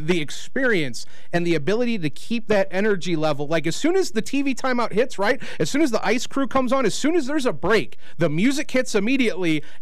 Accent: South Bend, Indiana, United States; I was born and raised in South Bend, so I was Bears, Blackhawks, White Sox, Notre Dame, right?

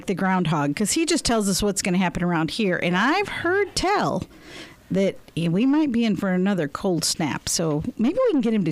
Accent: Chicago, Illinois, United States; Growing up in Chicago, I absolutely, that's like my favorite food is pizza.

